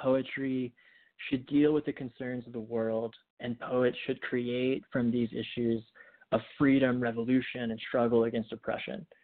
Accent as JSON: {"language": "English", "region": "Tennessee", "country": "United States", "tie": "born or raised there", "said": "I grew up in East Tennessee, and my local library had this cool, I don't know if it was weekly or monthly"}